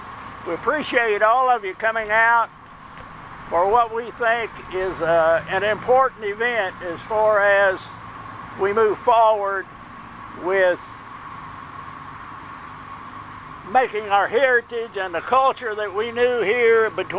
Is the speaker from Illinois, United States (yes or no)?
no; Golden Pond, Kentucky, United States; I was born in 1943, and I was raised in Golden Pond.